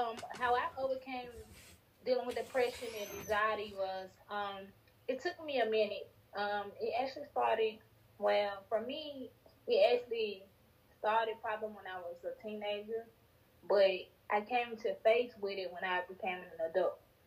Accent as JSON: {"language": "English", "region": "Tennessee", "country": "United States", "said": "I'm from Tennessee."}